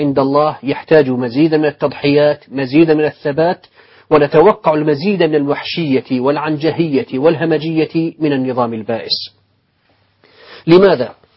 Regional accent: Syria; عندنا في سوريا أخي الكريم

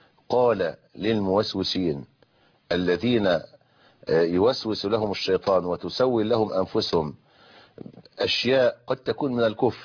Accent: Egypt; بعد الحلقة بعد المغرب عندنا في مصر

